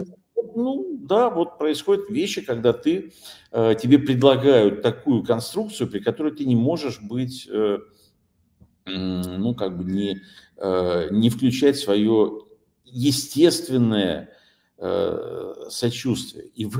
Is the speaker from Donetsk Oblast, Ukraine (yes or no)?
no; Lviv, Lviv Oblast, Ukraine; ни оповещения о том, кого будут сегодня хоронить в моем родном городе Львове.